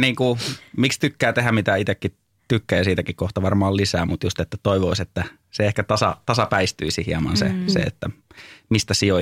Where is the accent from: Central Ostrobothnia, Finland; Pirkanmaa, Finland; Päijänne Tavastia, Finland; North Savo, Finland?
Päijänne Tavastia, Finland; Lahti; mä olin silloin Lahdessa, mistä mä oon kotoisin